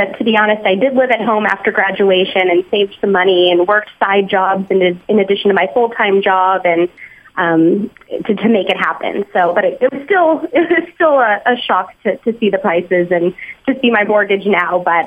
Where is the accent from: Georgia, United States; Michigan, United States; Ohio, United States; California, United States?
California, United States; I'm actually from the Bay Area as well.